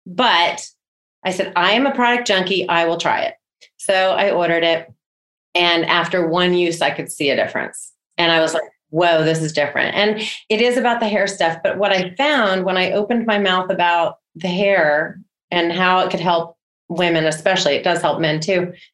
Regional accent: Virginia, United States; Now, I grew up in Virginia. I had grown up with Southern Living Magazine on my grandmother's coffee table.

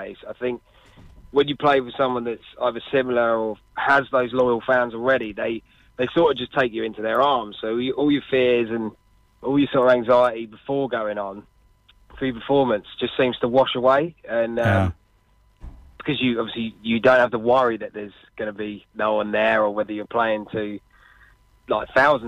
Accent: Cambridge, East of England, United Kingdom; I'm the outsider from Cambridge, so it's quite local.

